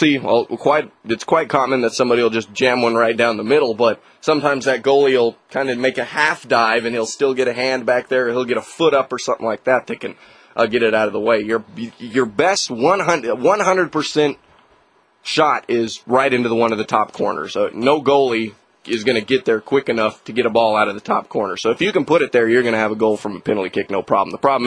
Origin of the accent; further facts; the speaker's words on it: Germany; back when I was younger, growing up in Germany, I played basketball quite a bit.